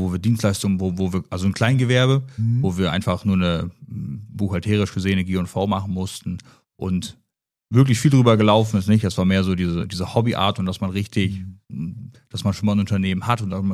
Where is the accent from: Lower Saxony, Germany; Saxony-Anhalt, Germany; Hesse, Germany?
Lower Saxony, Germany; Ringe; Ganz genau, ich komme aus Ringe, bin da zur Schule gegangen und bin später aufs Gymnasium hier nach Nordhorn gewechselt.